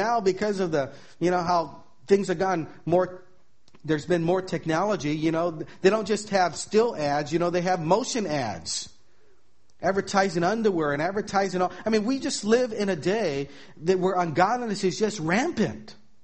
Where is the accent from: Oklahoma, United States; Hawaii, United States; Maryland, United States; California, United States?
Hawaii, United States; I mean, I'm from Hawaii, and the beach is even worse.